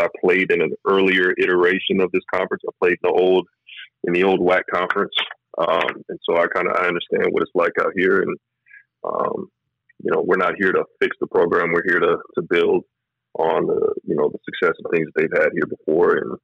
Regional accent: West Coast, United States; obviously, I grew up on the West Coast

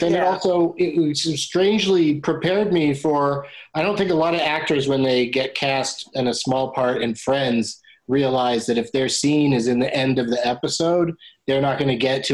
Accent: San Diego, California, United States; So we'd have bus trips up to L.A. to go see, you know, TV shows being taped.

